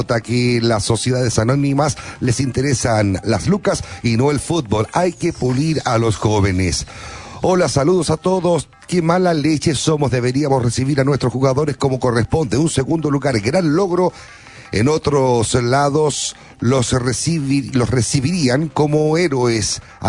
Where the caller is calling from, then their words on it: Lampa, Santiago Metropolitan Region, Chile; de Lampa.